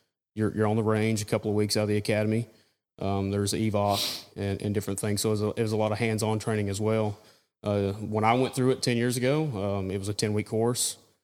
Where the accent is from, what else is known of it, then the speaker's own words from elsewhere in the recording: Manchester, Tennessee, United States; So I grew up in a small town of Manchester, which is, if you look at the map, I-24 in Tennessee.